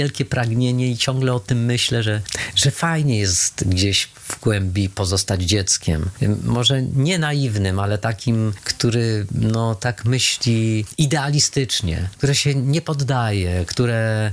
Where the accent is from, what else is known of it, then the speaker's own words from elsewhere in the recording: Kraków, Lesser Poland, Poland; Pewnie o Krakowie, bo jednak większość czasu spędziłem w Krakowie. Urodziłem się w małej miejscowości na ziemi wielkopolskiej